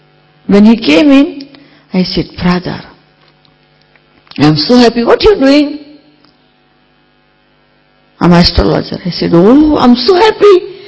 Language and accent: English; Gujarat, India; I am from India. I am from Gujarat.